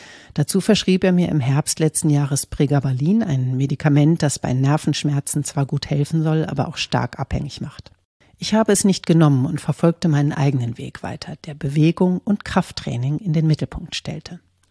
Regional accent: Münster, North Rhine-Westphalia, Germany; gehe ich am 3. September in meine Heimatstadt Münster auf die 42,195 Kilometer lange Strecke

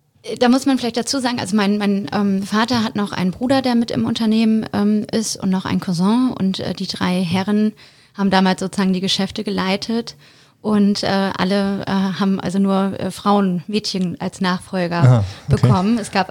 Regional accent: Bremen, Germany; born there; now in Hamburg, Germany; Ich bin ursprünglich gebürtige Bremerin, bin dann zum Leidwesen meiner Familie in meine Wunschstadt Hamburg gezogen.

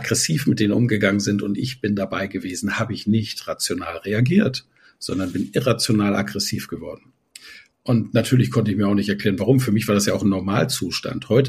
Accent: Northern Germany, Germany; in Plattdeutsch, wo ich groß geworden bin

